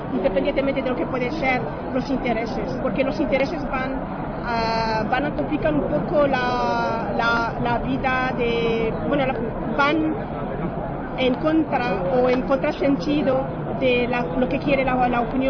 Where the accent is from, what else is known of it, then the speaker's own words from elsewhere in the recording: Algeria; Spanish is a second language; soy argelina.